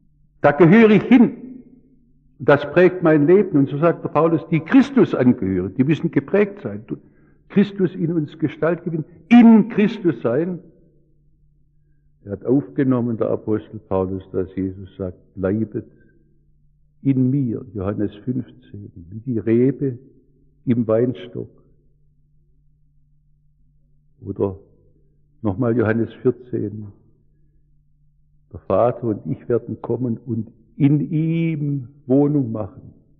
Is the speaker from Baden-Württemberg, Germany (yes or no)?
yes; Baden-Württemberg, Germany; accent: Swabian; Manche unter Ihnen verstehen meinen Dialekt schwer, aber ich bin nun mal Schwabe, ich gehöre in dies Schwabenland.